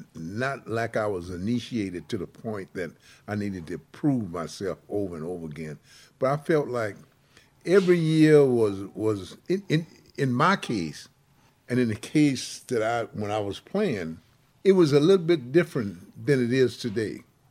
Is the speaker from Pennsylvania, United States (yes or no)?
no; Mobile, Alabama, United States; as a little boy growing up in Mobile, Alabama.